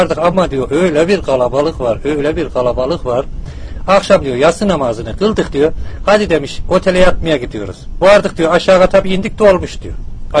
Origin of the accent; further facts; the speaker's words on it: Nevşehir, Turkey; Nevşehir kurban, biz Nevşehirliyiz.